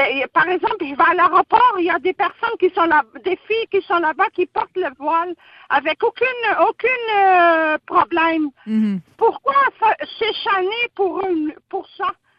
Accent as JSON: {"language": "French", "region": "Quebec", "country": "Canada", "said": "Moi, ça fait 13 ans que je suis convertie. Je suis portugaise, québécoise, canadienne. Je porte le voile"}